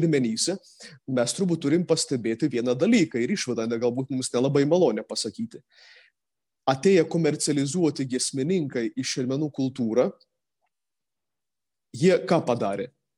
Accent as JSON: {"language": "Lithuanian", "region": "Samogitia", "country": "Lithuania", "said": "Netgi mes žemaičiai jau fiksuojam tą"}